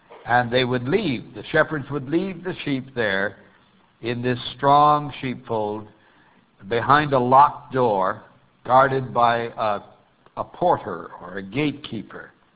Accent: Montana, United States; I grew up in Montana, where there's lots of sheep.

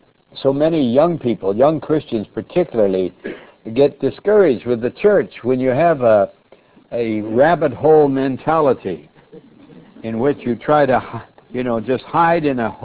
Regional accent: Montana, United States; Now, I come from Montana, where there's lots of sheep, and I've seen a lot of sheep herders, but I've never seen one that sent his sheep out into the midst of wolves.

